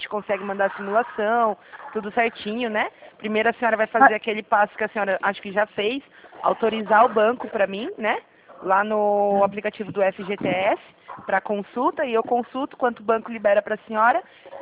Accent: Jundiaí, São Paulo, Brazil; Eu sou de Jundiaí.

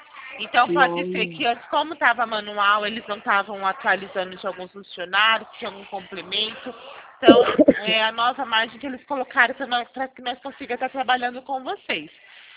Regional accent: Araraquara, São Paulo, Brazil; Eu sou de Araraquara.

